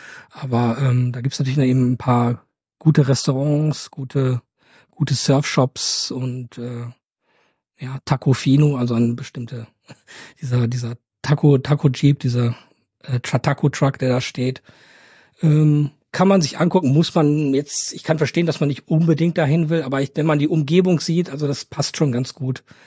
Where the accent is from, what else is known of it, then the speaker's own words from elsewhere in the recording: Norway; ich bin aus Norwegen natürlich schon ein bisschen was gewohnt